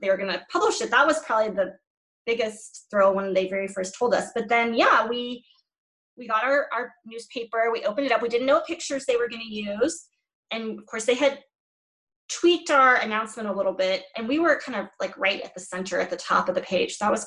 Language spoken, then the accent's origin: English; Houston, Texas, United States; I know I grew up in Houston, the Houston Chronicle, you pay for your wedding announcements in there, you know.